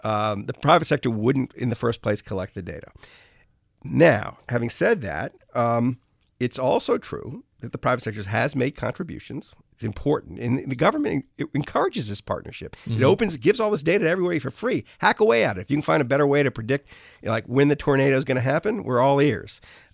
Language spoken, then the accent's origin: English; New Orleans, Louisiana, United States; I grew up in New Orleans. So, you know, hurricanes when I was a kid, used to like come out of nowhere